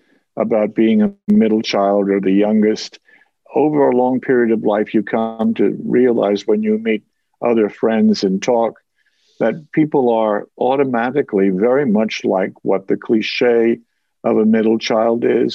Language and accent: English; Bayonne, New Jersey, United States; born there; Bayonne. I was born in Bayonne.